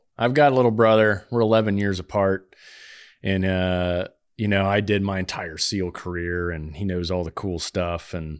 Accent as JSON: {"language": "English", "country": "Saudi Arabia", "tie": "born or raised there", "said": "And I grew up in Saudi Arabia and I grew up in a culture that I didn't like."}